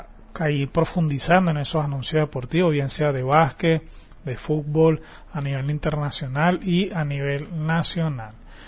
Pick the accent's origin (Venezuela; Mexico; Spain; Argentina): Venezuela; mi deber es, como venezolano, poderle indicar a usted que por favor, bueno, salga a votar